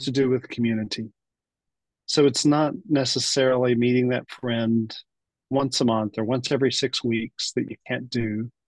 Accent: Birmingham, Alabama, United States; moved away as an adult; also born or lived in Belo Horizonte, Brazil; I grew up in the Southeast in the US, Birmingham, Alabama.

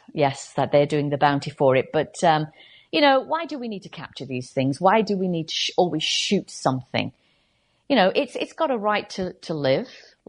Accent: United Kingdom

